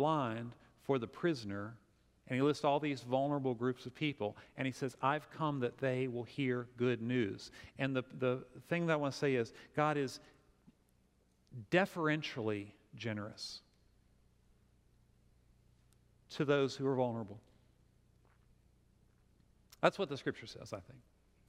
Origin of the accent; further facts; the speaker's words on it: Winchester, Virginia, United States; I grew up in Winchester, and I know that area, and I live here, and I know this area.